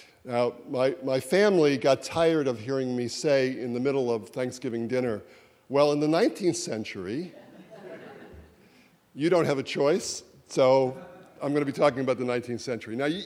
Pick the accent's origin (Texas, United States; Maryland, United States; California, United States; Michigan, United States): Maryland, United States; Baltimore; So you mentioned Baltimore. So I'm from Baltimore, and I've been traveling a lot, talking about my book.